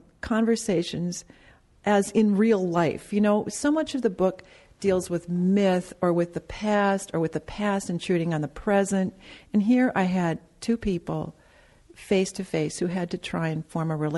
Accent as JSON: {"language": "English", "region": "North Dakota", "country": "United States", "said": "I came out from North Dakota. I hadn't really left."}